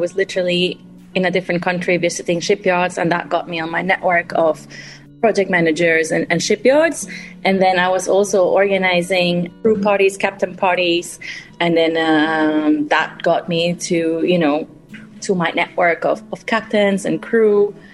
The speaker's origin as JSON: {"language": "English", "country": "Guatemala", "also_born_or_lived": "France", "first_language": "Spanish", "second_language": "English", "said": "So I'm from Guatemala, so obviously Spanish, but I went to the American school there, so English. And then I was learning French in high school."}